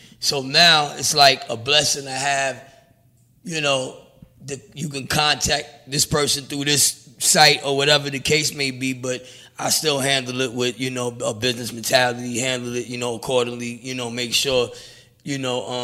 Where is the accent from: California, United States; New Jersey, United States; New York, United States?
New York, United States; Brooklyn; I'm from Brownsville, Brownsvillean.